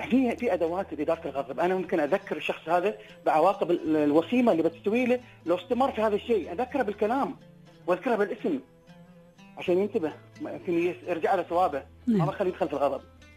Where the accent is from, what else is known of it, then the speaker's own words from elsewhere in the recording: United Arab Emirates; أنا رجال أنا عسكري أنا ابن الإمارات